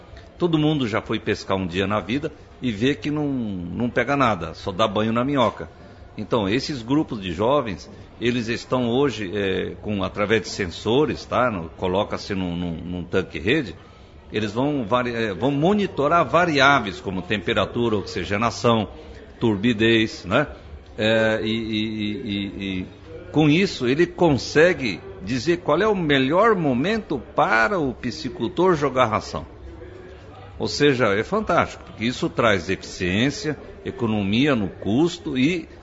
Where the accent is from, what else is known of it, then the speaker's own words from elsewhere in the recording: Londrina, Paraná, Brazil; eu sou de Londrina, sou agrônomo